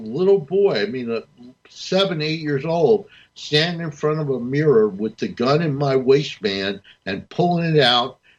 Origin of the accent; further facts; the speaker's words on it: New Jersey, United States; I grew up in North New Jersey, where the mafia, not so much when I was a kid, but when my parents were kids in my city, the mafia ran everything.